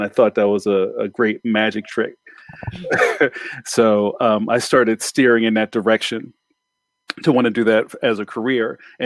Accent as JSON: {"language": "English", "town": "Philadelphia", "region": "Pennsylvania", "country": "United States", "tie": "born or raised there", "said": "So I am from Philadelphia. I'm from West Philly, from 50th and Race. I didn't spend my whole life there. The family house is there, but I basically grew up in West Philly until I was like 9, 10, 11"}